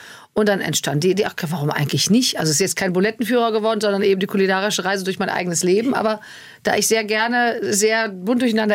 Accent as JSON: {"language": "German", "region": "North Rhine-Westphalia", "country": "Germany", "said": "Ich komme aus dem Rheinland, wir duzen uns alle."}